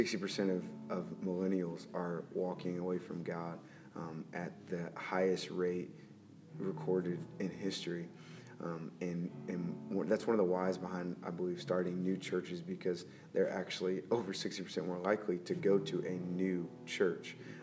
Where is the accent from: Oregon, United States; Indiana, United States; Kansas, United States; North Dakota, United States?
Indiana, United States; Columbus; now in Michigan, United States; Well, so I'm originally from Columbus, Indiana, just about 45 minutes south of Indianapolis.